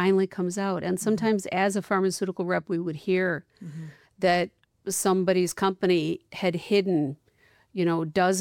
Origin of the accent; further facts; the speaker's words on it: Illinois, United States; now in Omaha, United States; I'm originally from Illinois, but we moved here a long time ago.